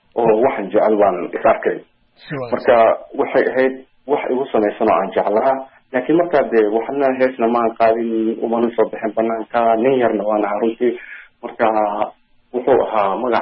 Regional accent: Lafoole, Lower Shabelle, Somalia; also born or lived in Mogadishu; anigu waxaan ku dhashay Muqdisho laakiin nolosheeda intii badnayd waxaan kusoo qaatay deegaankaas la foole

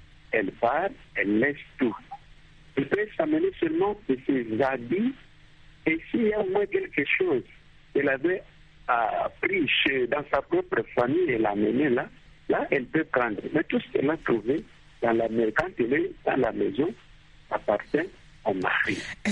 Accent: DR Congo; Et chez nous, en République démocratique du Congo, nous avons deux options.

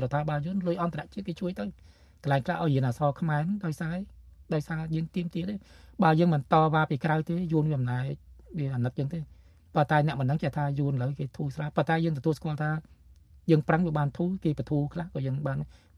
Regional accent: Mekong Delta, Vietnam; បាទយើងជាខ្មែរក្រមក៏ស្រឡាញ់ទឹកដីកម្ពុជាដូចដីយើងដែរព្រោះខ្មែរទាំងអស់គ្នាបារាំងយកដីខ្មែរទៅឲ្យយួន

